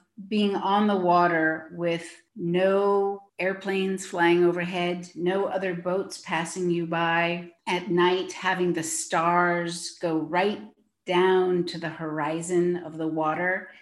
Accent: California, United States; I remember when I was about 12 years old, I'm from Sonoma County in Northern California

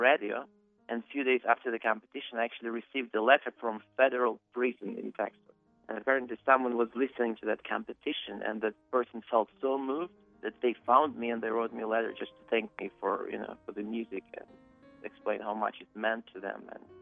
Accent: Russia; Yes, I grew up in Russia. I was born into a family of musicians.

